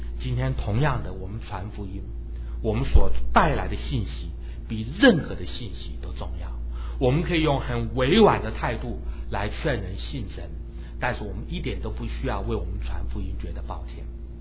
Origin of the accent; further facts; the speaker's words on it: Taiwan; 我在小的时候在台湾